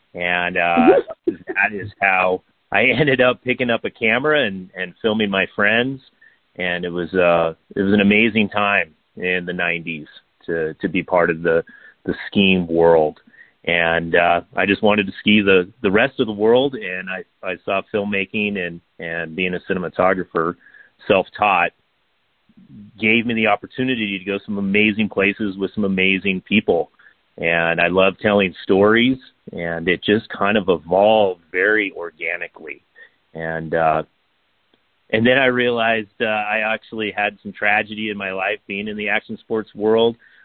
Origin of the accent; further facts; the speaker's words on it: Reno, Nevada, United States; Well, I grew up here in Tahoe. I was born and raised in Reno, Nevada.